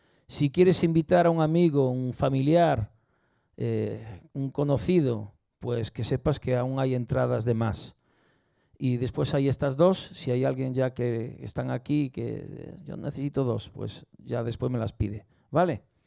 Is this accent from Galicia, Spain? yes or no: yes; Santiago de Compostela, Galicia, Spain; Los que somos de Santiago no tenemos duda de dónde es.